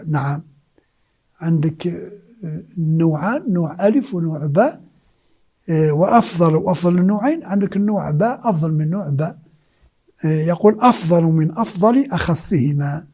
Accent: Algeria; وكنت أنا من الجزائر

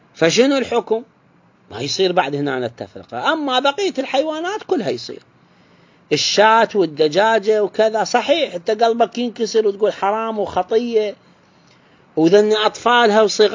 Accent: Iraq; احنا مثلا الآن عندنا في العراق

